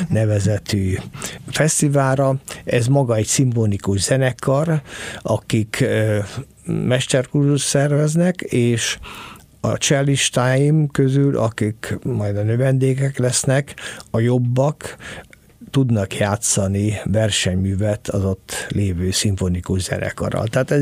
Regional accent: Hungary; 1976-ban a Nemzetközi Villalobos versenyt egyetlen európai résztvevőként, magyarként megnyertem

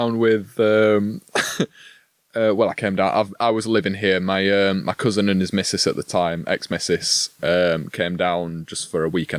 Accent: Yorkshire and the Humber, United Kingdom; It's like, no, I'm from West Yorkshire.

